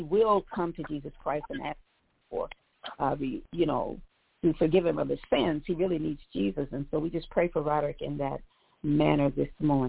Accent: Indianapolis, Indiana, United States; we were in Indianapolis, my hometown

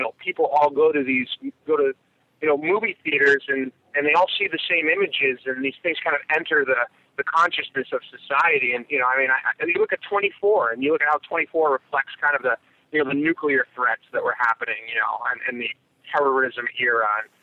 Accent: Pittsburgh, Pennsylvania, United States; I come from Pittsburgh, and you know that's where zombies were invented.

